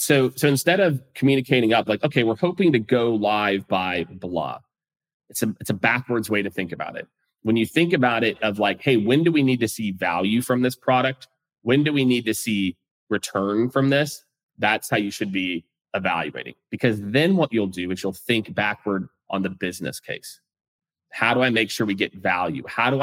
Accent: Missouri, United States; now in Texas, United States; because I live in Texas now, so I say y'all. Even though I grew up in Missouri, we didn't really say y'all there.

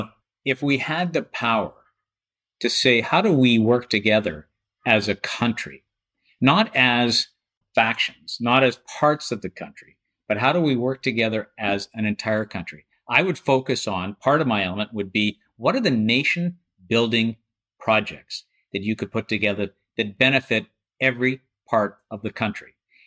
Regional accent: Edmonton, Alberta, Canada; I'm too old and I grew up in Edmonton, you know?

